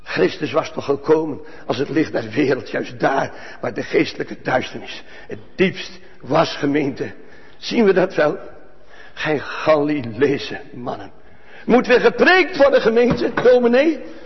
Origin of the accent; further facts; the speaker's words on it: Urk, Flevoland, Netherlands; als dat gaat gebeuren op Urk waar ik vandaan kom, dan gebeurt er wat.